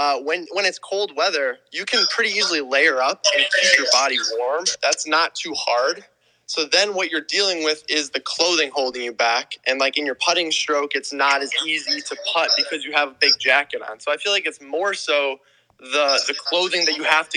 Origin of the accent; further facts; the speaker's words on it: Wisconsin, United States; I'm from Wisconsin, so I have been playing cold weather as long as I've been playing disc golf.